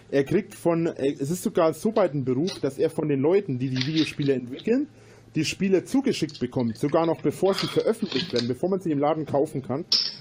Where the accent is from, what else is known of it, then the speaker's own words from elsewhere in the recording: Bavaria, Germany; Bei uns in Bayern darf...